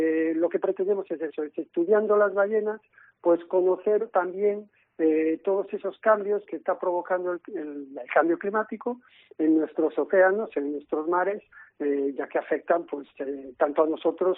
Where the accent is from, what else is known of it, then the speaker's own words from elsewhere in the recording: Galicia, Spain; yo siendo gallego, siendo de aquí